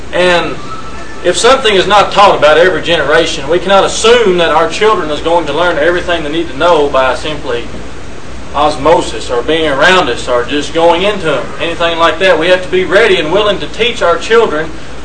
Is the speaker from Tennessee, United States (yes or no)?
no; Kentucky, United States; I'm from Kentucky. I go to the Litchfield Congregation, which is kindly in north central Kentucky.